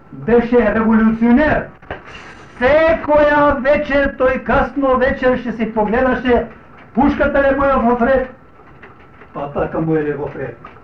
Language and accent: Bulgarian; North Macedonia; Искам казва, да носам името, че съм македонец